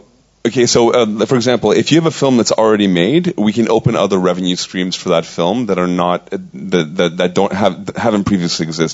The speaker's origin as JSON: {"language": "English", "country": "Canada", "said": "I'm a Canadian interim financier."}